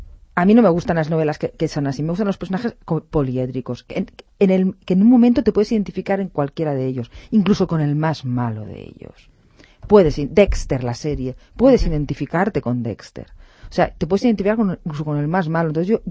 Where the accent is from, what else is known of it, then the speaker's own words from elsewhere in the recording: Catalonia, Spain; él es un personaje que es realmente de mi pueblo, de Terres de l'Ebre.